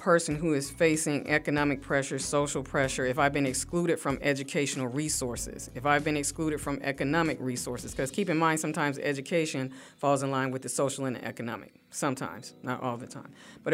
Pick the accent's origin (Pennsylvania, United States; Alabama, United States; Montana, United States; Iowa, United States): Alabama, United States; Birmingham; I actually, I'm from Birmingham, Alabama.